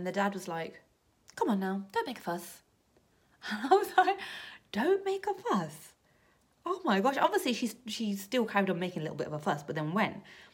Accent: London, United Kingdom; Listen, I'm from London. I'm not used to this. Everything's lit up like Christmas tree all the time.

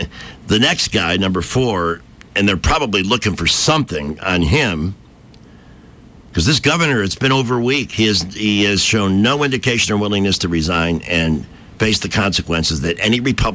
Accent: Chicago, Illinois, United States; I'm from Chicago.

